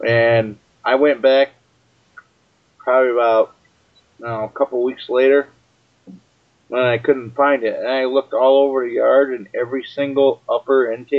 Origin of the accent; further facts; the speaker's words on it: New York, United States; I know, I'm from New York.